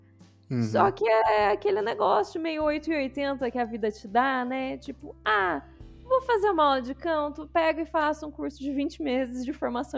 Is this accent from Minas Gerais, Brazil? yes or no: no; Leme, São Paulo, Brazil; com 13 anos eu entrei no coral municipal da minha cidade natal, que é Leme.